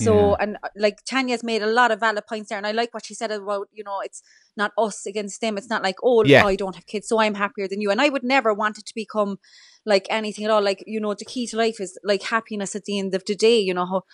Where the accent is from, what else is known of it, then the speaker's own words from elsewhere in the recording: Ireland; as Irish people, we're conditioned